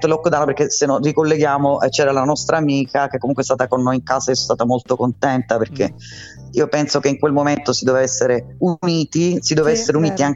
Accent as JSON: {"language": "Italian", "region": "Calabria", "country": "Italy", "said": "io vengo da Calabria e cominciai con degli amici, con dei gruppetti locali"}